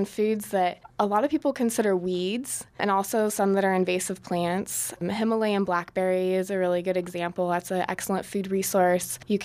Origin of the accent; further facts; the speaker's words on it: Paradise, California, United States; I grew up in Paradise, California, which is near Chico, in the foothills over the Sierra Nevadas.